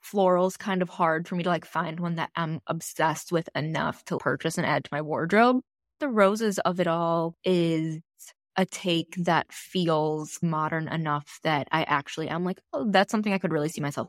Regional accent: Chicago, Illinois, United States; And I'm a Chicagoan, as many people know.

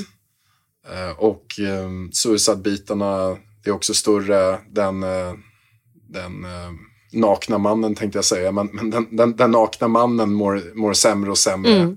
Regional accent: Haninge, Stockholm County, Sweden; Ja, jag kommer från Haninge.

